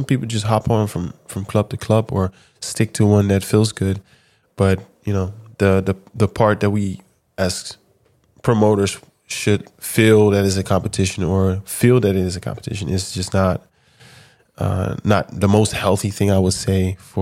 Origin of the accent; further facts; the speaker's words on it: Amsterdam, North Holland, Netherlands; English is a second language; Born and raised. Amsterdam.